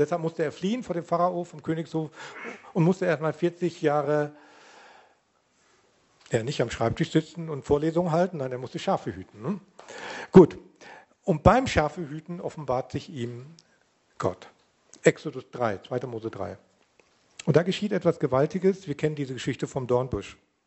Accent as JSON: {"language": "German", "region": "North Rhine-Westphalia", "country": "Germany", "said": "Ich komme aus dem Ruhrgebiet, da hat man malocht."}